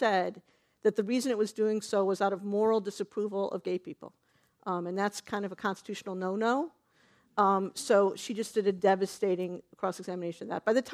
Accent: Cleveland, Ohio, United States; I remember as a kid growing up in Cleveland

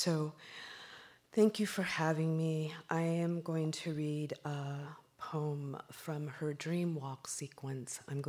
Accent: Compton, California, United States; born there; I was born in 1964 on Central Avenue in Compton.

